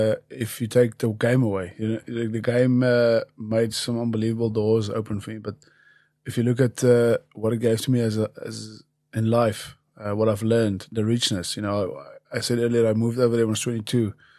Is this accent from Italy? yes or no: no; Ireland; I actually commentate there as well, so they use me as the Irish side. So I have to chat you afterwards just to get a bit of my accent back.